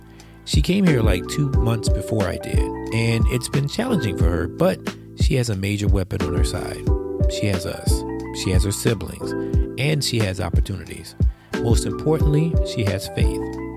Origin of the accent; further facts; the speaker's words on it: Louisiana, United States; now in Dallas, United States; I used to talk it up like it was the best thing on earth to be living outside of my hometown. Anything was better than my hometown. At any rate, I was telling my twin that she should move too. There was nothing there in Louisiana for her